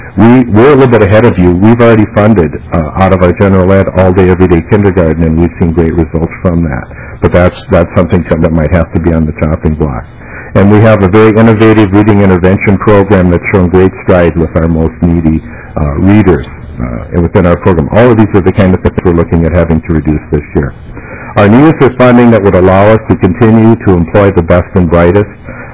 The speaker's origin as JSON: {"language": "English", "region": "Iowa", "country": "United States", "tie": "born there", "lives_now": "Minnesota, United States", "said": "I'm a Minnesotan by birth. Excuse me, by choice. I'm an Iowan by birth, and I've heard all the jokes"}